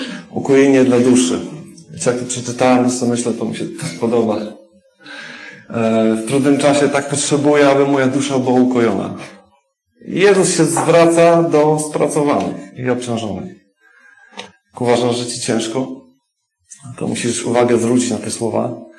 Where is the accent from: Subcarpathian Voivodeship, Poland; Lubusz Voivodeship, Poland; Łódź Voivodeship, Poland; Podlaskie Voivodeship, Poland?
Lubusz Voivodeship, Poland; Kostrzyn nad Odrą; moved away; Nie chciałem wyjechać z Kostrzyna, pochodzę z Kostrzyna nad Odrą.